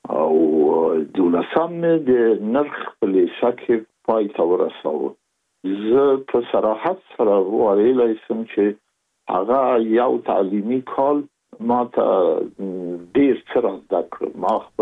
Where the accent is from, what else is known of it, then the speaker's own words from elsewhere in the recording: Kabul, Afghanistan; زه زېږېدلی په کابل کې یم. د کابل په چاګي کې ګزرګاه پله ته ورڅېرمه، او کلی د شکلا خان کلا. هلته زه زېږېدلی یم، خو یو درې یا څلور کاله وروسته زما کورنۍ بیا د مراد خان ته کډه شوې ده، چې هلته د پدري کلا ده.